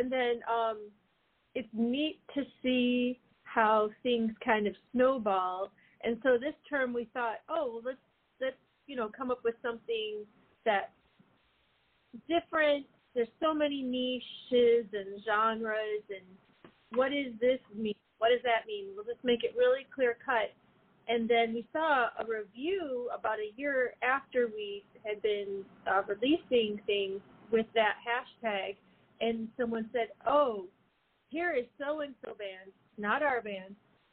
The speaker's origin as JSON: {"language": "English", "town": "Detroit", "region": "Michigan", "country": "United States", "said": "So yeah, but we're from Detroit, so it's Vazoom."}